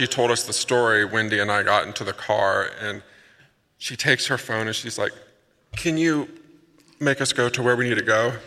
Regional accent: Indiana, United States; Now, I'm from Indiana, northern Indiana. We don't even have poisonous.

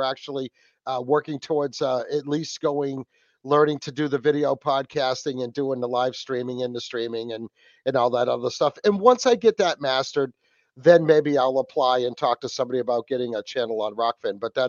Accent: New England, United States; from New England, and the Wicked Planet Podcast.

